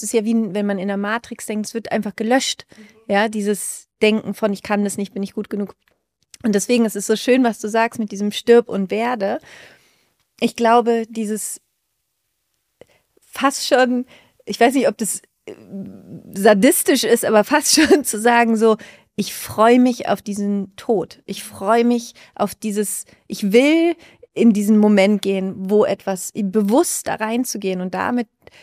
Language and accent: German; Überlingen, Baden-Württemberg, Germany; born there; ich bin in Überlingen geboren